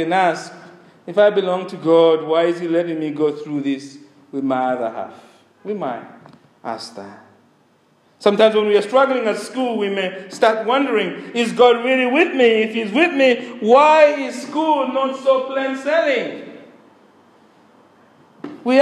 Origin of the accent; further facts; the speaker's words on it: Zambia; When I was young, growing up in Zambia, there's a song we had.